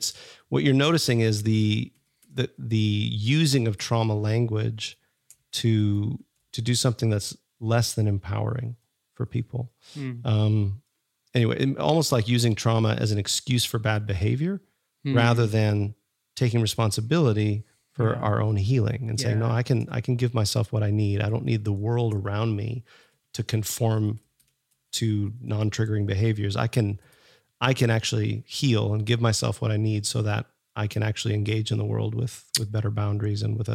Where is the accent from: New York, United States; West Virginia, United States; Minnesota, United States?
Minnesota, United States; I grew up in Minnesota. And pop, it was pop.